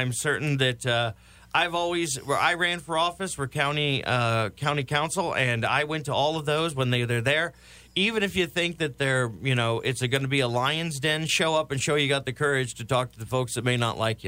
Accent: Indiana, United States; Normally, I'm from Indiana. Originally, we used to do the farmer wave as you're driving down

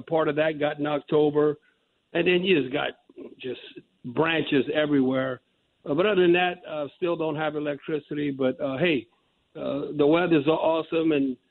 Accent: Cut Off, Louisiana, United States; Well, you know, where I grew up in Cutoff, you know, I have that farm down there with my grandma.

